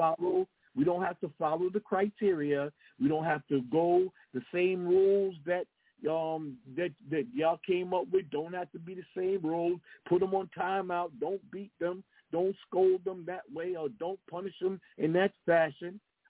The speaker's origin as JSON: {"language": "English", "region": "New York", "country": "United States", "said": "Out here, it's like, you know, I'm from New York"}